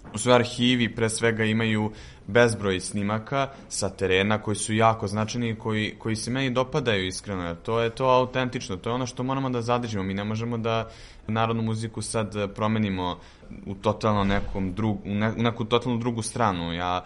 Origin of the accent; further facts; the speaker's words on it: Šumadija and Western Serbia, Serbia; Ja dolazim iz Šumadije, tako da i moj sam stil sviranja, ono što mi je, da kažem, urođeno, ono što ide ono što živi u meni je da ja sviram tim takozvanim šumadijskim stilom.